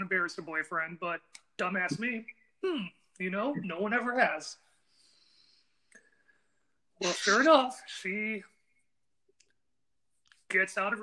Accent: Austin, Texas, United States; I am born and raised in Austin. Spent 27 years of my life living there.

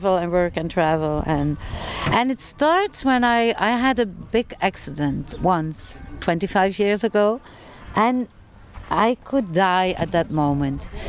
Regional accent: Ghent, Flanders, Belgium; English is a second language; And then when I talk with them in Ghent, because I'm from Belgium

